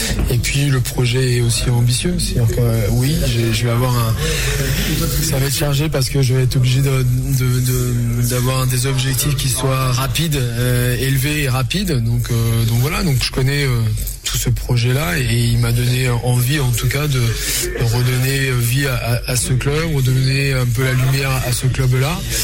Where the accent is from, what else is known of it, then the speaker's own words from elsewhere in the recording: Niort, Nouvelle-Aquitaine, France; Oui, pour moi, je suis Niortais, je suis né à Niort.